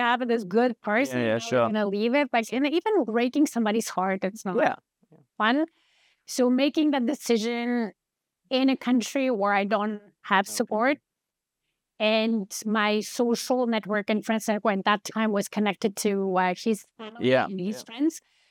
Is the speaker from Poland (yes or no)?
yes; Poland; I come from Poland.